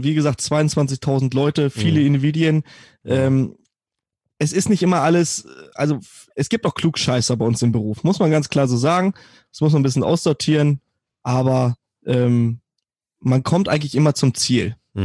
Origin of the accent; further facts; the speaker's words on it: Lower Saxony, Germany; ich komme aus der Nähe von Hannover